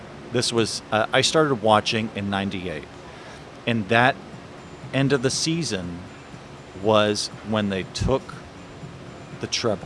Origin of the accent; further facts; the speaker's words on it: Germany; my father played for Ajax back in the 50s. And I grew up in Germany in the 70s.